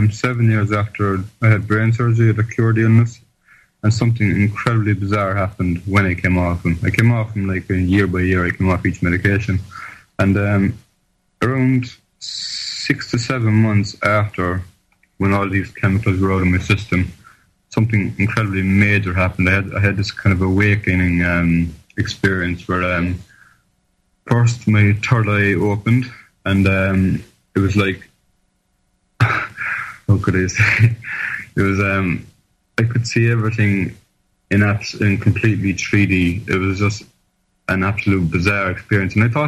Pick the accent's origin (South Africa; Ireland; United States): Ireland; now in New Zealand; I'm from Ireland and meeting people there who are having it. Now I'm in New Zealand